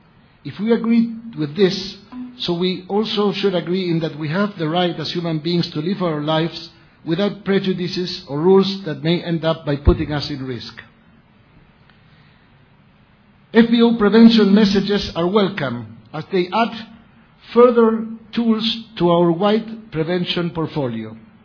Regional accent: Argentina; I come from Argentina

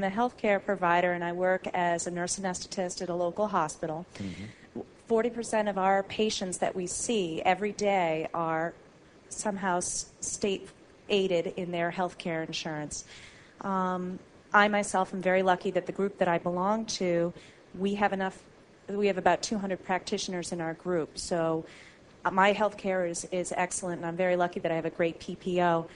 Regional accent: Greenland, New Hampshire, United States; Greenland, New Hampshire.

